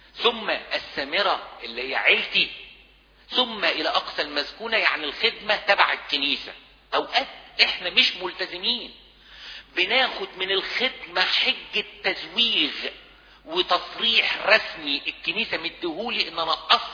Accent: Egypt; احنا عندنا في مصر

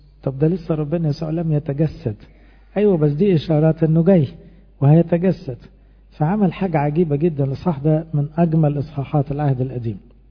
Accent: Egypt; احنا كمصريين بالتقليد عارفين

